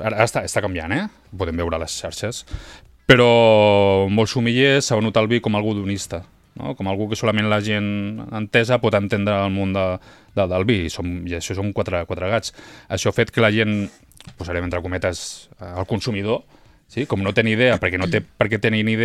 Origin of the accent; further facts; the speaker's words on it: Barcelona, Catalonia, Spain; now in Peralada, Spain; ja porto 15-20 anys per aquí voltant i res, resumint la meva vida, vaig venir de Barcelona, la meva parella és d'aquí de Peralada.